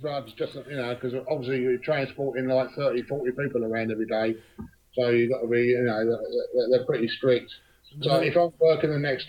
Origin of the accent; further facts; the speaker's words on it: Liverpool, North West England, United Kingdom; they do celebrate it in Liverpool quite a bit because we're not far from Ireland